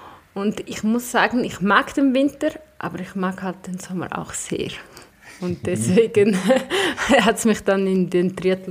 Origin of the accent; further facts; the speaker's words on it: Samedan, Graubünden, Switzerland; Ich bin aufgewachsen oder geboren in Samaden, in die Schule in St. Moritz, 9 Jahre.